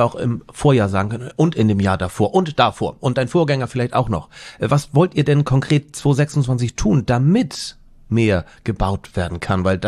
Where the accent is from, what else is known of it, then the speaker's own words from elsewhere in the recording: China; Ich meine, ich habe es angesprochen, ich komme aus China